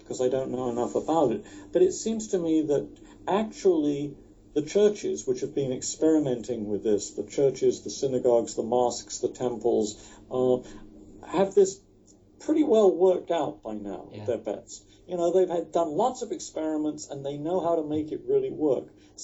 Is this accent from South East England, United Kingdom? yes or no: yes; South East England, United Kingdom; I grew up in Sussex, in a town where most people who had children were part of the serving class rather than the privileged class.